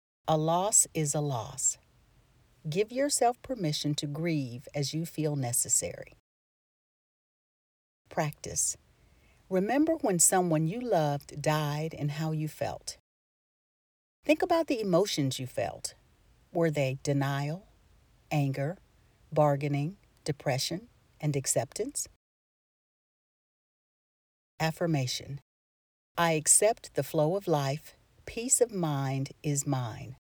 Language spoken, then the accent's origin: English; Albany, Georgia, United States; part of my village growing up in Albany, Georgia